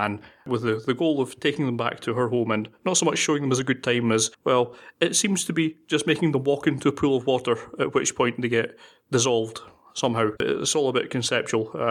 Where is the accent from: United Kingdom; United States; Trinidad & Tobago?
United Kingdom; Scotland; because, you know, Scotland, I'm Scottish, what are you going to do?